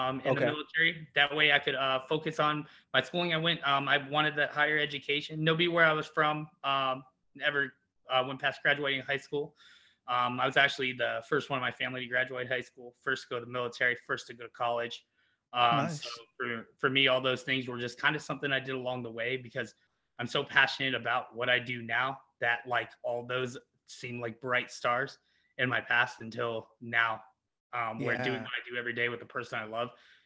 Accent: Dallas, Texas, United States; also born or lived in San Diego; I grew up in Dallas, Texas. As soon as I could get out of there, I got in the military. Was in the military for a few years in San Diego. Brought me out to San Diego.

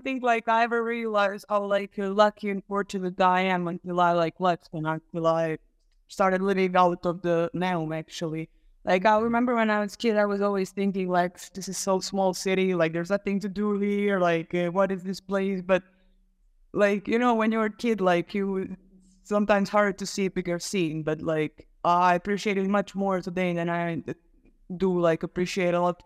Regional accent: Neum, Federation of Bosnia and Herzegovina, Bosnia & Herzegovina; English is a second language; I grew up in Neum. Like I always take it inside my heart everywhere I go

